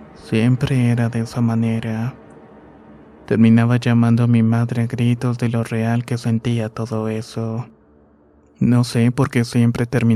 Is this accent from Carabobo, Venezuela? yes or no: no; Caracas, Capital District, Venezuela; Soy de Caracas, Venezuela, y esto que les voy a contar comenzó cuando tenía alrededor de 6 o 7 años.